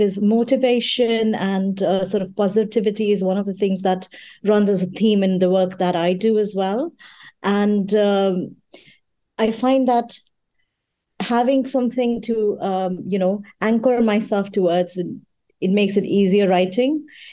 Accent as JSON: {"language": "English", "country": "Kenya", "tie": "born or raised there", "also_born_or_lived": "India / United Kingdom", "said": "Because I'm born in India, I grew up in Kenya, I've lived in the UK, I've traveled like 40 countries or so."}